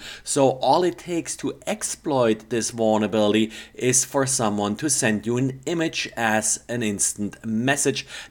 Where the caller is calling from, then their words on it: Augusta, Georgia, United States; today I'm recording from Augusta, Georgia.